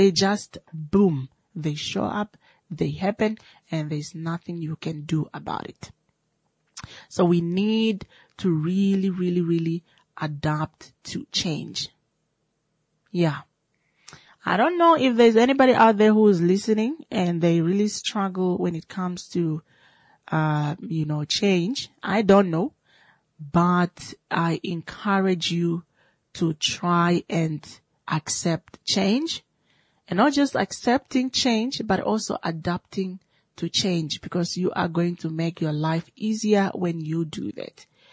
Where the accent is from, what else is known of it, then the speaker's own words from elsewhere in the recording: Opuwo, Kunene, Namibia; I know I was born and bred in Opuwo. I've been living in Opuwo all my life.